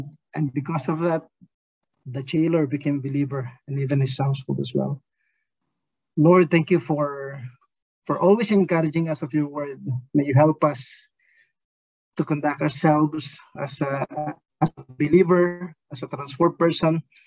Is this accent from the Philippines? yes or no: yes; Philippines; first language Tagalog; English is a second language; coming from a country where you only speak Tagalog. Because in the Philippines, in my hometown, we only use Tagalog.